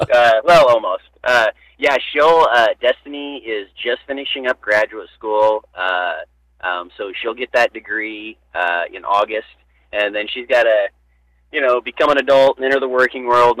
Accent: Burwell, Nebraska, United States; I'm from Burwell, and I had 42 in my graduating class, and now their graduating classes are around 15.

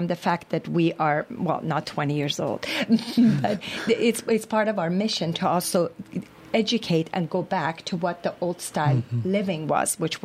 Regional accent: France; Growing up in France, it's interesting because we went back end of November back to Paris, and I went back to some of the bakeries I used to, as a kid, walk around and eat their baguettes.

